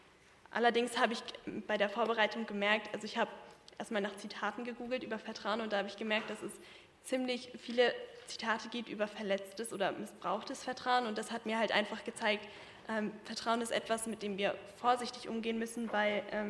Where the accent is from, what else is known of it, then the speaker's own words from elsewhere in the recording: Herford, North Rhine-Westphalia, Germany; ich komme aus Herford.